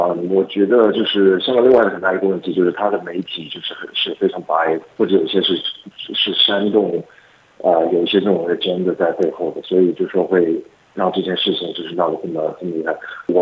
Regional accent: Australia; moved away as an adult; also born or lived in Shanghai, China; now in Hong Kong; 所以我是出生在上海，然后我们家人是在我在上海读完小学以后就移民到澳洲了，所以我是在澳洲念书长大的。然后我在2011年的时候搬去香港去工作，所以我在香港已经居住了八年了。

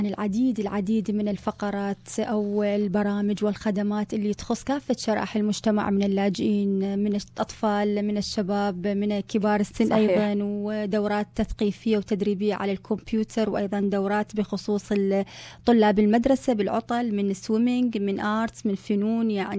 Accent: Iraq; now in Australia; للمتضررين من الحروب طبعا في بلدي العراق وسوريا

